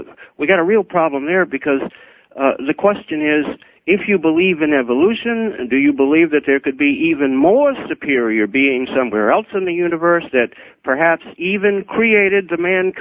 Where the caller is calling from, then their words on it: Norfolk, Virginia, United States; I'm calling from Norfolk, Virginia.